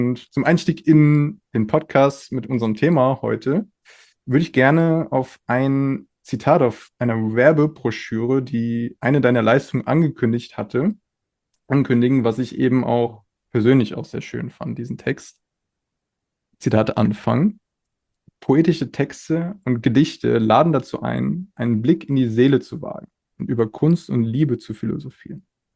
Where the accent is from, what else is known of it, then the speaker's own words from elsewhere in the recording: Rhineland-Palatinate, Germany; wir kommen ja auch beide aus der Nähe von Mainz und haben beide auch in Mainz studiert.